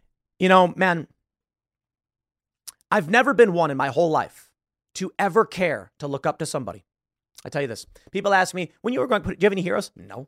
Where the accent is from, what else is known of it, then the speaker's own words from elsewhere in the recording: Chicago, Illinois, United States; I'll tell you who I am. I'm a dude from the South Side of Chicago.